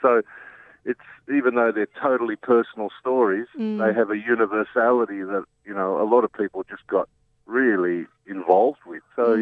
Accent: Newcastle, New South Wales, Australia; I was born in Newcastle and went to high school

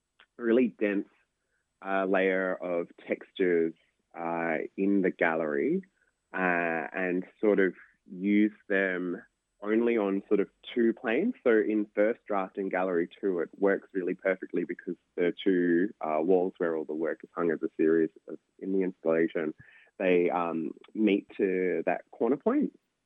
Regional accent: Australia; my position growing up in Australia with the influence of the Thai mum.

